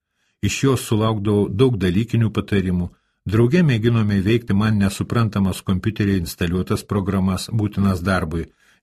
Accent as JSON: {"language": "Lithuanian", "region": "Panevėžys County", "country": "Lithuania", "tie": "born or raised there", "said": "Juolab šis miestas yra netoli mano tėviškės."}